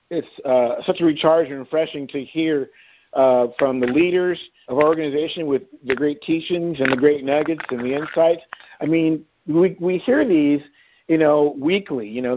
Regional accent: Dallas, Texas, United States; I can't wait to see you guys in just a few months here in my home town here in Dallas.

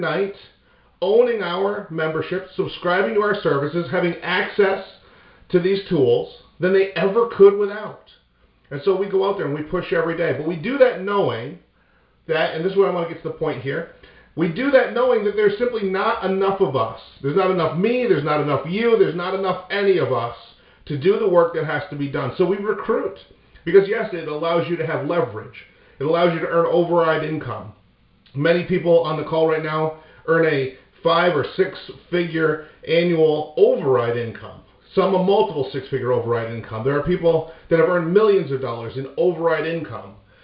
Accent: Vermont, United States; we had a great time exploring my home state of Vermont

